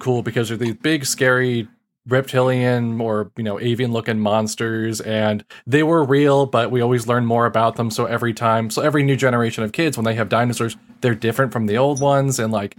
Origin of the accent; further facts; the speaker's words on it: Midwest, United States; And I'm from the Midwest.